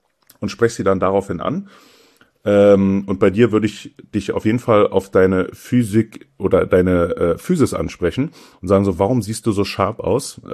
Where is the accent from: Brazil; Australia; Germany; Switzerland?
Germany; Hamburg; Meine Heimat ist tatsächlich Hamburg. Ich bin in Hamburg geboren worden als Sohn eines ghanaischen Papas und einer deutschen Mama